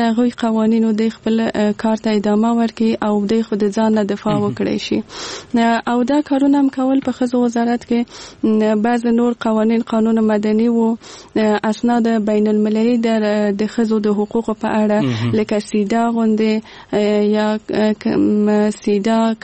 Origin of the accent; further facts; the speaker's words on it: Kabul, Afghanistan; born there; زه په کابل کې زیږیدلې یم